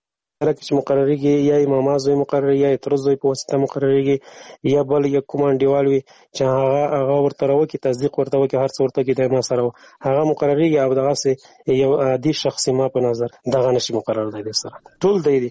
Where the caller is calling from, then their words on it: Afghanistan; مالی افغانستان نه تماس نیول ده